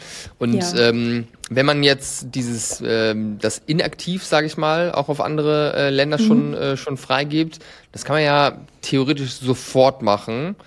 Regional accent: Germany; So, das als Deutscher, ganz ehrlich, unmöglich aus meiner Sicht, das vernünftig anzugehen.

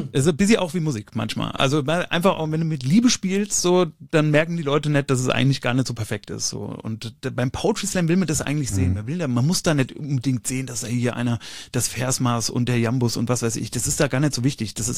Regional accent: Gambach, Hesse, Germany; Ich komme ja aus Gambach.

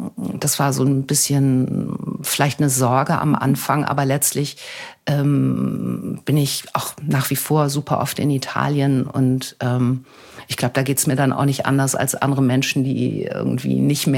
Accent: Germany; Deutschland ist meine Heimat. Ich habe meine Familie, meine Freunde hier, meine Arbeit ist, mein gesamter Lebensmittelpunkt ist hier.

